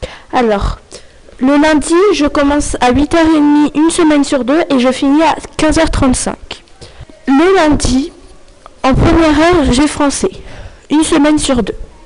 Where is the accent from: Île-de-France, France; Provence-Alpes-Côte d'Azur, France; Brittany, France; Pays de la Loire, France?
Île-de-France, France; Rambouillet; born there; j'ai 12 ans et je suis née le 11 septembre 1999. J'habite à Rézeux et je suis née à Rambouillet.